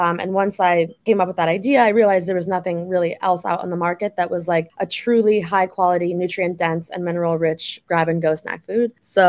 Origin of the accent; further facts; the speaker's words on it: New York, United States; And growing up in New York, I was exposed to like really high quality food and ingredients all the time